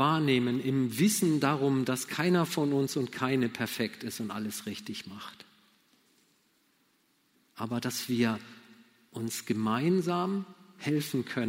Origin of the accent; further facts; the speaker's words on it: Germany; Als Deutsche erwarten wir natürlich immer ungeheuer viel von Institutionen und erst recht vom Staat.